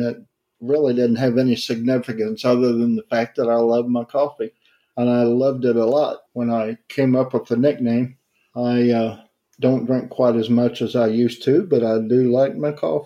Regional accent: Carter City, Kentucky, United States; also born or lived in Ashland, United States; I grew up in a little town called Carter City, Kentucky, and obviously it's in Carter County. It's about 45 minutes out of Ashland, roughly.

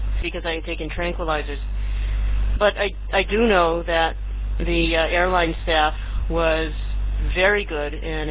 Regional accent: Portsmouth, New Hampshire, United States; I came from Portsmouth, New Hampshire, and I went to school at Perkins for the first 5 years of my education, and then I transferred to the public school.

